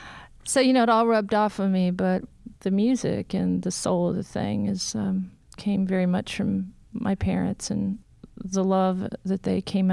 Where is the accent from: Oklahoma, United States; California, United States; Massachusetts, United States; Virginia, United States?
California, United States; parents were, you know, in their 50s when they moved to California. So I very much have, even though I grew up in the West, which I you know, have no complaints about.